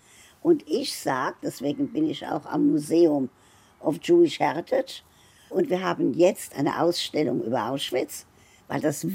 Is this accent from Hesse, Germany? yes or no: yes; Frankfurt, Hesse, Germany; also born or lived in Wiesenfeld; Genau, als Einjähriges nach Frankfurt. In Wiesenfeld kam mein Vater, hat man mir gesagt, jedes Wochenende mit dem Fahrrad von Frankfurt nach Wiesenfeld.